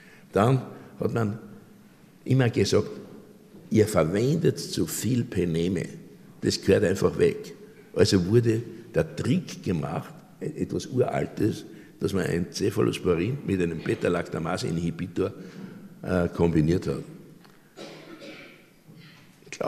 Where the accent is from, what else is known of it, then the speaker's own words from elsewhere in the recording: Austria; Nicht wir als Österreicher